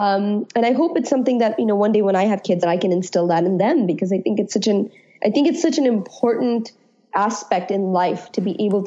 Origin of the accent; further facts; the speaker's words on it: India; one distinct memory I have growing up in India was I was an understudy in a major dance recital.